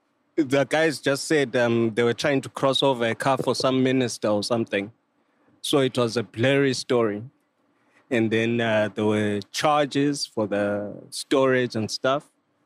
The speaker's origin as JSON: {"language": "English", "country": "Zimbabwe", "said": "Yeah, I'm from Zim."}